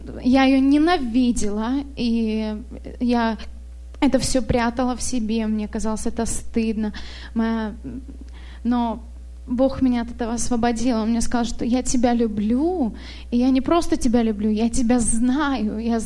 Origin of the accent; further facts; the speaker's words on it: Khabarovsk, Khabarovsk Krai, Russia; moved away as an adult; now in Portland, United States; мы с мужем месяц здесь, в Америке. Мы из России, с маленького города Хабаровск на Дальнем Востоке. Сейчас мы в Портленде живем.